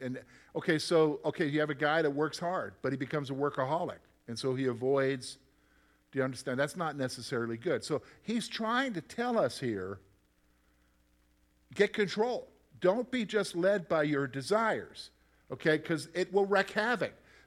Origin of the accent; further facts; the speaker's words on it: the Carolinas, United States; I grew up in the Carolinas.